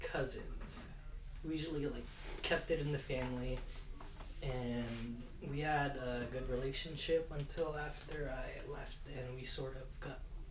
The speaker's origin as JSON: {"language": "English", "town": "Candelaria", "region": "Calabarzon", "country": "Philippines", "tie": "born or raised there", "lives_now": "Santa Clara, United States", "said": "I grew up in Candelaria, Quezon, which is like 3 hours away from Manila."}